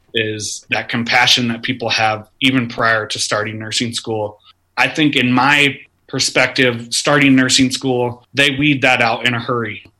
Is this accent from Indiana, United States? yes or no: no; Pomeroy, Iowa, United States; now in Roland, United States; I am originally from Pomeroy, Iowa, up in northwest Iowa, and currently live in Roland, Iowa with my family.